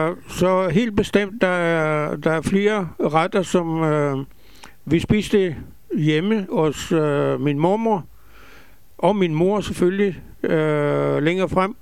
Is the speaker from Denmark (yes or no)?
no; Bulgaria; first language Ladino; Danish is a second language; moved away; also born or lived in Israel; Og selv efter emigrationen fra Bulgarien til Israel, i Israel, der var hjemmesproget stadigvæk ladino.